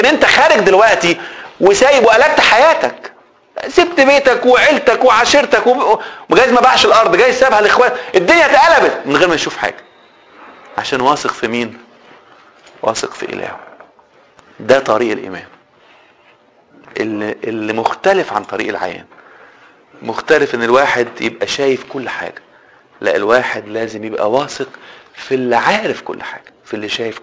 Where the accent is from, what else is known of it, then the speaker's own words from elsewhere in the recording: Egypt; نحب الاجتماعيات احنا كمصريين، نحب المجاملات